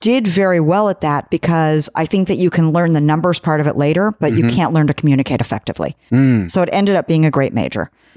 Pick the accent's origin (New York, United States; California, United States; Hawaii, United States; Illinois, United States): California, United States; I'm from Orange County originally. So I grew up behind the Orange Curtain.